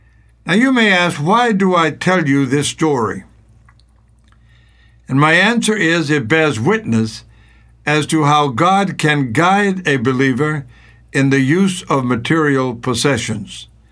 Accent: United States; As an American who loves his country

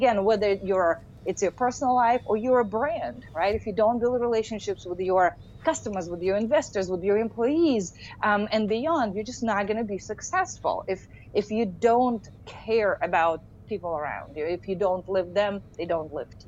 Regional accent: Russia; moved away; I mean, I am an immigrant, right? So let's start with that. The fact that I grew up in Russia, right? Went back, it was USSR

